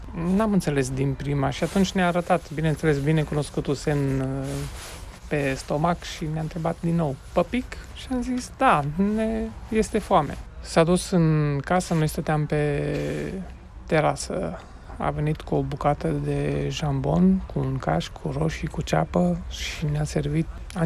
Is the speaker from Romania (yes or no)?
yes; Romania; Cel mai mult ne-a impresionat căldura cu care ne-au primit în momentul în care și-au dat seama că suntem români